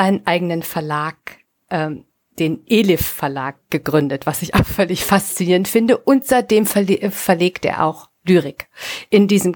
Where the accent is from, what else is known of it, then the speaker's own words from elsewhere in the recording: Rhineland, Germany; Also ich bin ja aus dem Rheinland.